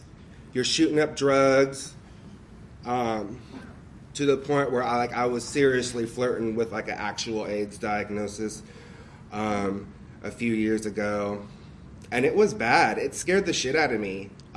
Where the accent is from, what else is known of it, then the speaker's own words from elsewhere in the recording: Pensacola, Florida, United States; I'm an addict. I'm from Pensacola.